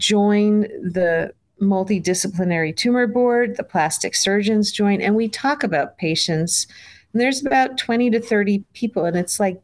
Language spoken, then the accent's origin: English; New York, United States; So I grew up in New York, and my father was a general surgeon